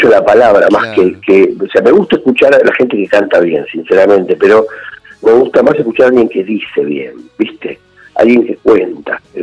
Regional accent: Argentina; Nosotros somos, sí, somos argentinos y absorbemos todo lo que viene de afuera

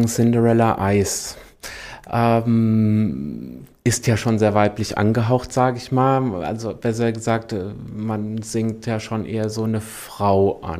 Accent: Hesse, Germany; ich komme auch ursprünglich aus der Wetterau, so, ja, kommt jetzt aus der Wetterau ins große Land

